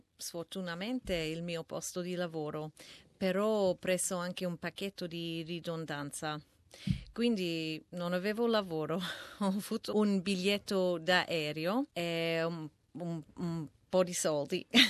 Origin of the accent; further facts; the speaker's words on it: Melbourne, Victoria, Australia; Italian is a second language; also born or lived in Italy; Io ho vissuto in Italia per 17 anni, però sono origine da Melbourne e sono tornata da 5 anni ormai.